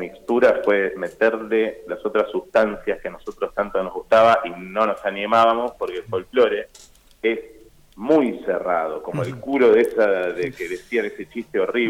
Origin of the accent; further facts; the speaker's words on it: Buenos Aires, Argentina; no dejamos de ser porteños y criarnos y en la ciudad.